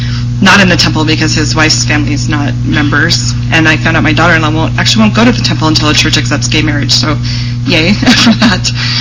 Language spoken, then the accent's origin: English; Oregon, United States; we're from Oregon.